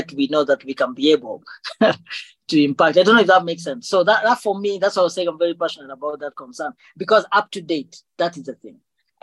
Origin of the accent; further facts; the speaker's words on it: Kenya; as a Kenyan, from a Kenyan point of view, the body of Christ has a lot to offer